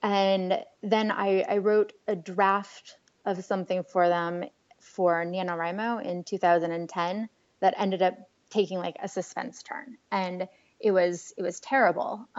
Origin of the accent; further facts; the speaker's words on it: Illinois, United States; also born or lived in Chicago / New York; now in Washington, D.C., United States; Well, I grew up in Central Illinois, which is where Are You Sleeping is set. And now I live in Washington, D.C. But in the middle there, I lived in Chicago and New York for a while